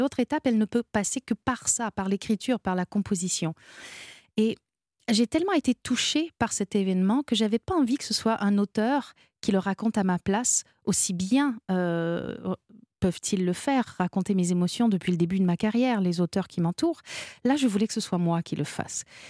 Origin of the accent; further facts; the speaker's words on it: Canada; Alors, moi, je suis canadienne.